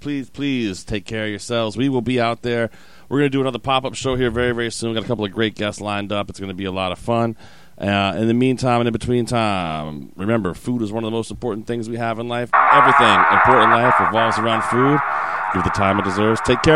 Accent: Philadelphia, Pennsylvania, United States; accent: Philly; We're going to get in the water. Dave's getting a hard-on right now if I keep talking my Philly accent.

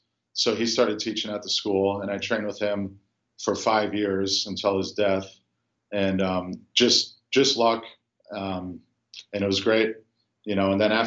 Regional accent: Florida, United States; also born or lived in Chicago; So it started, grew up in Florida. I was born in Chicago, but I grew up in Florida.

